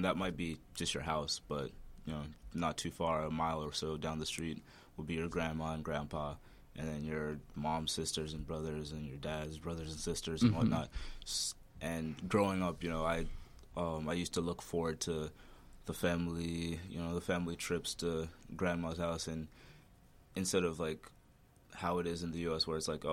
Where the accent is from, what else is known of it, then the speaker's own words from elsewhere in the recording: Malawi; I was just set up, and a lot of people growing up in Malawi were sort of just set up to think in a more communal point of view.